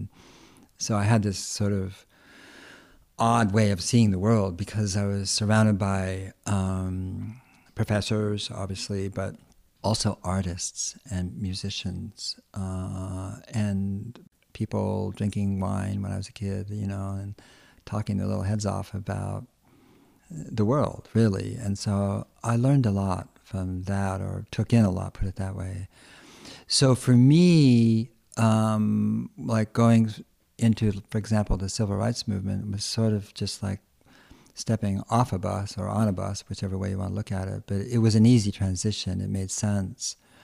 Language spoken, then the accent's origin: English; Berkeley, California, United States; And I grew up in Berkeley, which really was very formative.